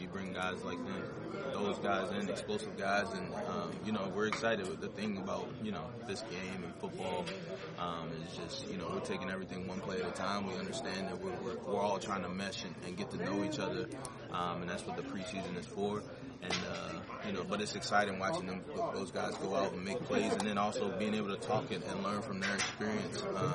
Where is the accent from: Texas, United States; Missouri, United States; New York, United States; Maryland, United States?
Maryland, United States; Baltimore; Baltimore is my hometown. That's the first team I ever played for.